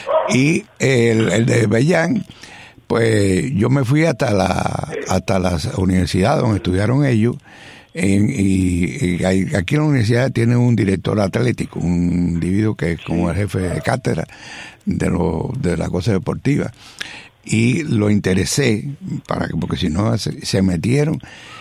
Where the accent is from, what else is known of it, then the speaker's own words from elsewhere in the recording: Las Villas, Cuba; yo soy de Las Villas, yo nací en el Central.